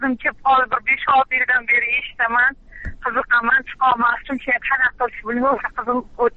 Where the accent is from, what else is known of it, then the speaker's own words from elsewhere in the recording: Xalqobod, Tashkent Region, Uzbekistan; Voy, Toshkent oblasi, Yangiyo'l rayon, Xalqobod posyolkasidanman.